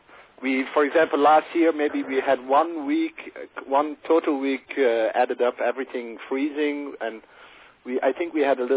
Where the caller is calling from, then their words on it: The Hague, South Holland, Netherlands; I am calling from The Hague now